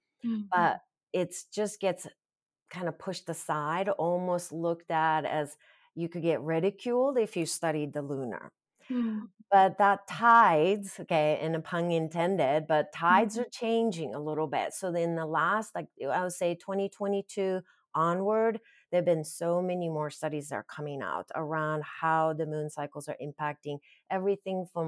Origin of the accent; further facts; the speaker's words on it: Japan; So growing up in Japan with the Shinto background, we will celebrate the lunar